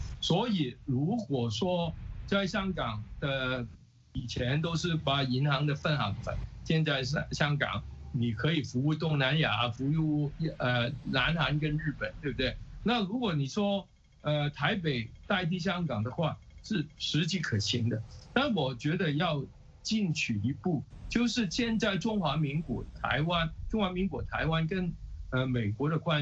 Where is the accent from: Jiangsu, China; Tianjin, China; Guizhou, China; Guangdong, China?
Guangdong, China; 又变成我们广东人说的那种糖水滚糖鱼、黄水滚黄鱼